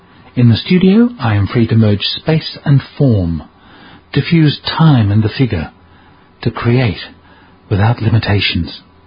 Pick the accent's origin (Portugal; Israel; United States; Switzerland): Israel; now in Australia; Growing up in Israel, one's dreams were confined to a quarter acre. In Australia, 5 acres does not a farm make, but in my vocabulary, it's an estate.